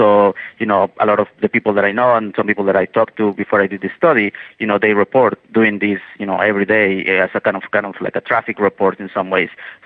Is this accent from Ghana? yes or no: no; Mexico; English is a second language; as I'm from Mexico